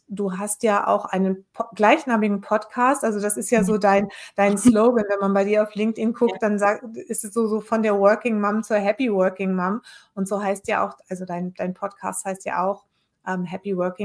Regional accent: West Germany, Germany; ich bin aus dem Westen, im Westen groß geworden

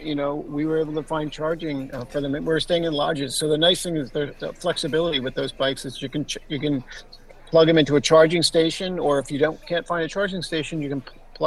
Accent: East Coast, United States; I'm like, I'm from the East Coast. It's like, I'm going to California.

